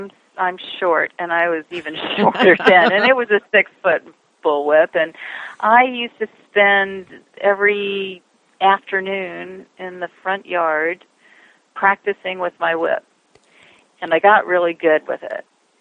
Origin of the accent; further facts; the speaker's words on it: Texas, United States; now in New York, United States; I live in New York now, and I've been here for most of my life, but I grew up in South Texas, and when we were kids, my father would take each of us, as we turned 12, kind of as a coming of age kind of thing, to Mexico